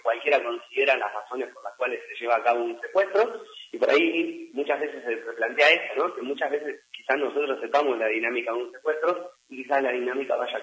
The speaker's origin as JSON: {"language": "Spanish", "town": "Bolívar", "region": "Buenos Aires Province", "country": "Argentina", "said": "yo soy más de Bolívar, yo soy muy timide, tengo nacionalidad de acá, de Bolívar."}